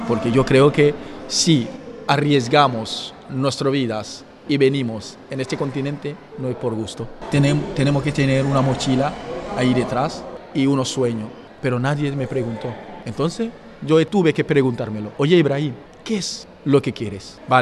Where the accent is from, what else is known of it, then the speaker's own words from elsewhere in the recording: Guinea; Spanish is a second language; moved away as an adult; now in Spain; Yo soy de Guinea Conakry y llegué en España en el 2019.